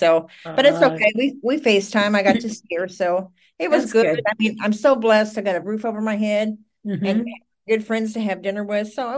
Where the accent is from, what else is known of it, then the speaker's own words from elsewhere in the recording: the South, United States; Like, I grew up in the South, right?